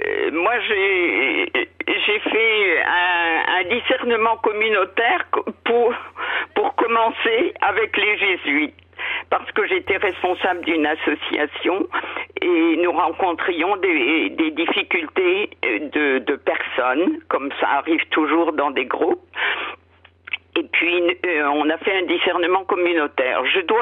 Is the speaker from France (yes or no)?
yes; Rouen, Normandy, France; parce que je suis de Rouen